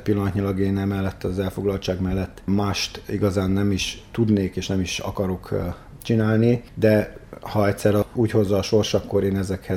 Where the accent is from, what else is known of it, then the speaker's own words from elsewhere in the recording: Arad, Arad County, Romania; most azért, mert aradi vagyok, kicsit az aradiak előnyben vannak